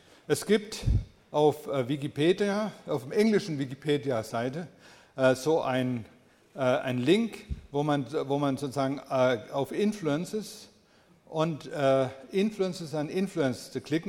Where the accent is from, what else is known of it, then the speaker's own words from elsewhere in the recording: Blaubeuren, Baden-Württemberg, Germany; born there; Also ich bin in Blaubeuren geboren und er wohnte in so einem Nebenort.